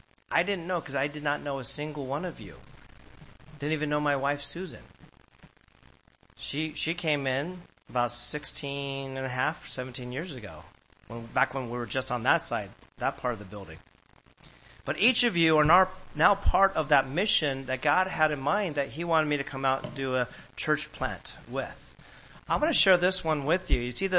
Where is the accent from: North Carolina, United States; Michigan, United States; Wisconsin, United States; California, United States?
California, United States; now in New York City, United States; You see, I came from Orange County. And I'm like, what are you telling me? This city has five counties. I didn't understand that because in California, you have a county with cities within.